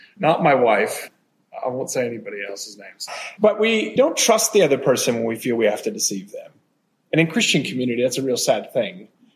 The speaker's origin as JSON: {"language": "English", "country": "United States", "said": "I mean, I'm an American, so I classically overshare."}